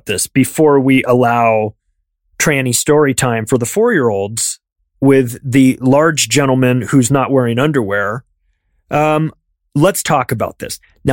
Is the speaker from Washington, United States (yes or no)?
no; Palm Springs, California, United States; You know, look, man, I grew up in Palm Springs. Huge gay community there.